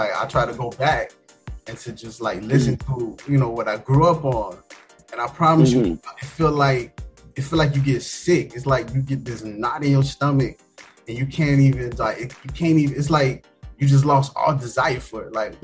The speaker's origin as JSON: {"language": "English", "town": "Fort Lauderdale", "region": "Florida", "country": "United States", "said": "Man, I'm from Fort Lauderdale, Florida. South Florida, where it can rain for a whole hour."}